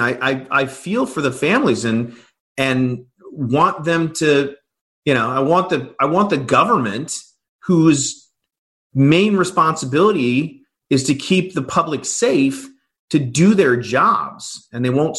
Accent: West Coast, United States; now in Chicago, United States; I've lived in Chicago a long time. I grew up on the West Coast, but I consider myself a Midwesterner now. I consider Chicago my home.

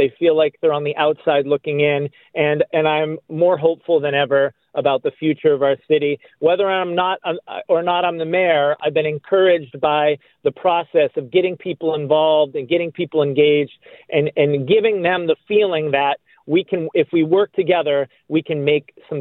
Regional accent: Boston, Massachusetts, United States; You know, I came here from Boston, Mass, where, you know, you don't have partisan elections for local elections, for citywide elections

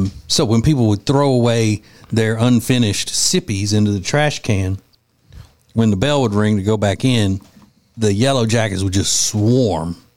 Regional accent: Winfield, Louisiana, United States; where I grew up in Winfield, Louisiana.

